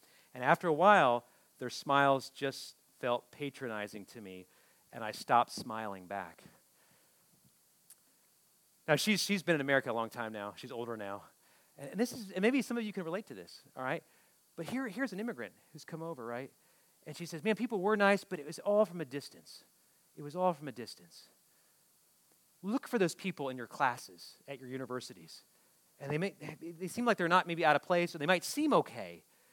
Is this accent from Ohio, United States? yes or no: yes; Ohio, United States; Because I grew up in Ohio, and it's not as diverse, okay?